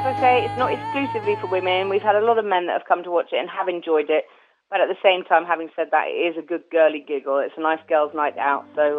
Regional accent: Swanage, South West England, United Kingdom; So I grew up in Dorset in a little seaside town, Swanage.

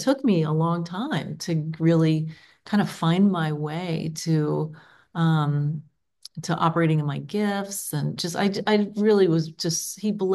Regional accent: Kentucky, United States; also born or lived in Atlanta / Chicago; I am native to the Cincinnati area. I grew up in Northern Kentucky. And then after college, I moved away for about 10 years. I lived in Atlanta and Chicago.

